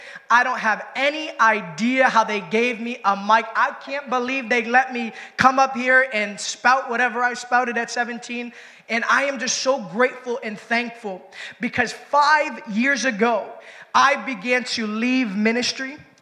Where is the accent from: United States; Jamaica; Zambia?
United States; Waterbury, Connecticut; I'm from Waterbury, Connecticut, so this is home. This is home.